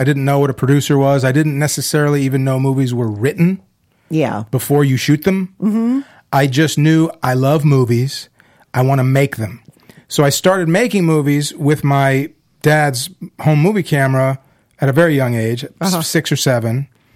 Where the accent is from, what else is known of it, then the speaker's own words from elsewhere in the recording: Chicago, Illinois, United States; In Chicago, they made movies when I was growing up in Chicago.